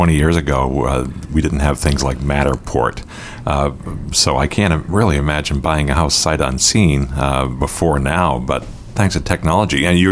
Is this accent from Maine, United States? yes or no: yes; Maine, United States; couple of good weeks in the summer up in Maine, where I'm from. Jerry gets a little when I bring up my home state.